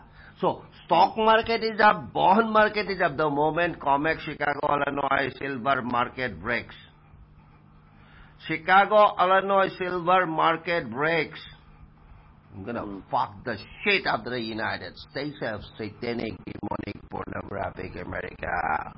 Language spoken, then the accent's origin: Bangla; Assam, India; first language Assamese; Bangla is a second language; আর দেখো আমি তো অসমিয়া, আমি এত বাংলা বলতে পারি না